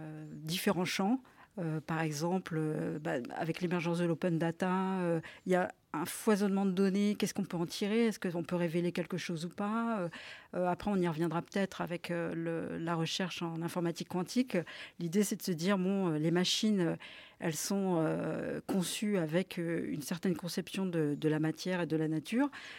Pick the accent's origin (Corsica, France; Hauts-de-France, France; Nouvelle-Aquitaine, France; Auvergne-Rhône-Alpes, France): Hauts-de-France, France; Cambrai; Du nord de la France, de Cambrai.